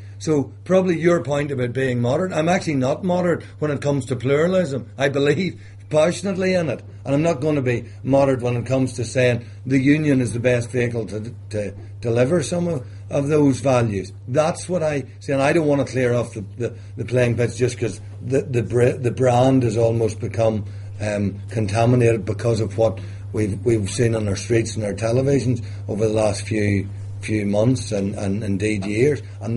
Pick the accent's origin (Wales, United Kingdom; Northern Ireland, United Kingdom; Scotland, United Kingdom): Northern Ireland, United Kingdom; I want to be fit as a member and as someone born and bred in County Down.